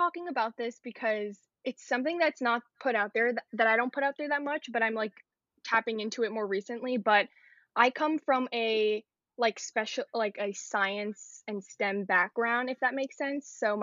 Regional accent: Queens, New York, United States; I grew up in Queens, and that's where I am currently and have always been.

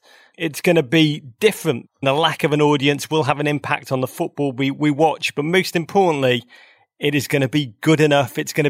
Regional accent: Liverpool, North West England, United Kingdom; when I was a kid growing up in Liverpool.

